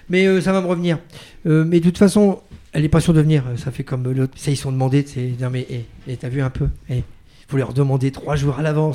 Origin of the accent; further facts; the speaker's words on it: Hauts-de-France, France; accent: Nord-Pas-de-Calais; Je suis un peu du Nord Pas-de-Calais, c'est mon accent, c'est ça.